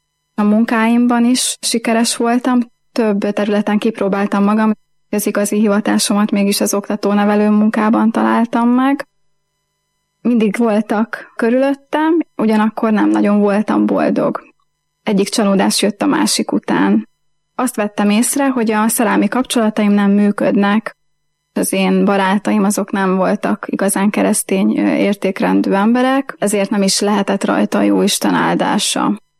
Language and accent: Hungarian; Nyíregyháza, Szabolcs-Szatmár-Bereg, Hungary; gyerekkori ismerősöm volt, egy városból származunk, Nyíregyházáról.